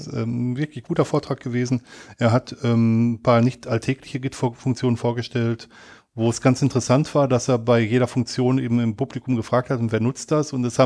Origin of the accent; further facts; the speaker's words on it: Germany; now in Switzerland; Ich bin Deutscher, der in die Schweiz ausgewandert ist.